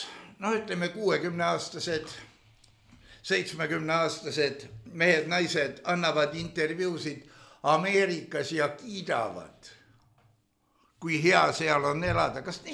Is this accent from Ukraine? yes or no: yes; Ukraine; first language Russian; Estonian is a second language; Ma olen ukrainlane, ma olen põgenik, ma saan siin vene keelega hakkama. Vene keel on minu ema keel.